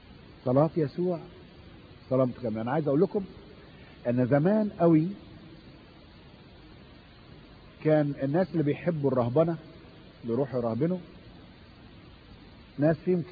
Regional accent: Egypt; والسياحة في روسيا بتختلف عن السياحة في مفهومها عندنا في مصر. سائح عندنا في مصر ده شخص بيخش الى البرية الجوانية

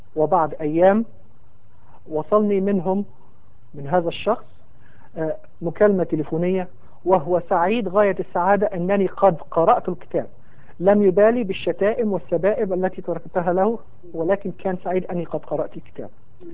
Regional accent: Alexandria, Alexandria Governorate, Egypt; born or raised there

